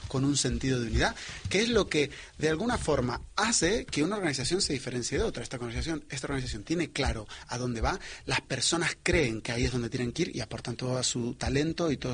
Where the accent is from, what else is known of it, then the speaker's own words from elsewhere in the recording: Spain; Y los españoles somos creativos, los latinoamericanos somos creativos